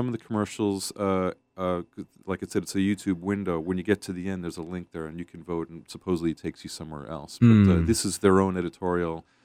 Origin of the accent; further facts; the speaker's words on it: New York, United States; I am from New York originally, so I was conflicted.